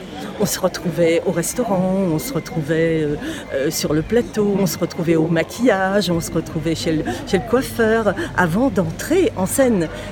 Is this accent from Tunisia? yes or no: no; Algeria; born there; Moi, je suis née en Algérie.